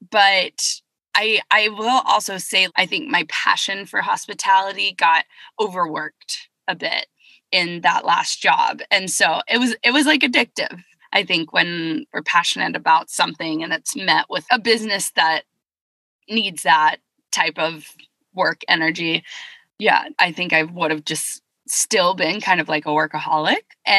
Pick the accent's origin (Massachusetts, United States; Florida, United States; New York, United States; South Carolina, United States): South Carolina, United States; And I grew up surfing in South Carolina, moved down here about 8 years ago.